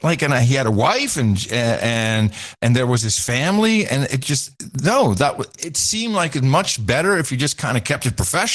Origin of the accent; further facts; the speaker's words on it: Amsterdam, North Holland, Netherlands; I grew up in Amsterdam in the 70s, very liberal.